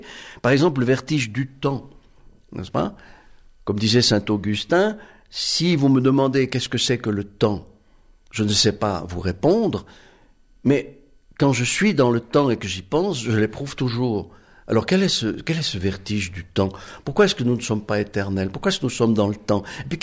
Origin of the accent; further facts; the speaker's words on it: Switzerland; born there; Pourquoi est-ce que je suis né en Suisse plutôt qu'en Chine?